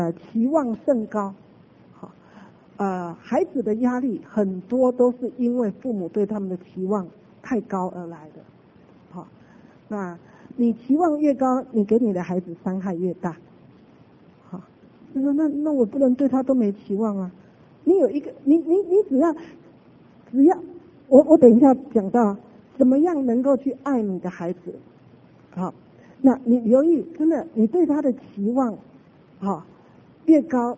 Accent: China; 照着我们中国人的教训，照着我们祖宗的教训

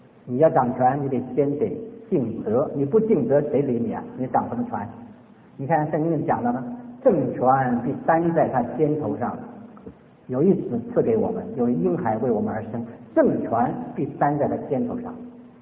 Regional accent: China; 我们中国人用的字很妙

